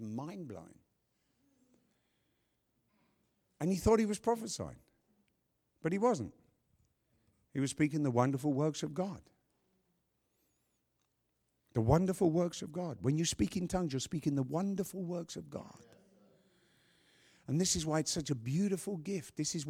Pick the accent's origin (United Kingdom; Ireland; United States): United Kingdom; London; I'm from London, England.